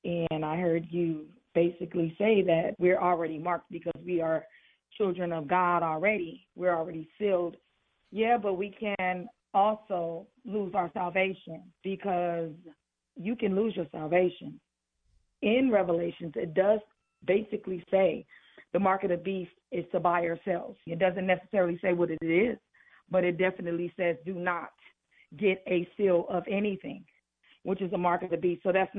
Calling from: Las Vegas, Nevada, United States; Hello, I am calling you from Las Vegas.

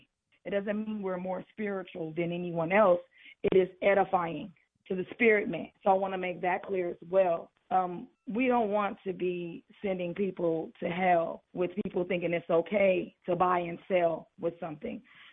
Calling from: Las Vegas, Nevada, United States; Hello, I am calling you from Las Vegas.

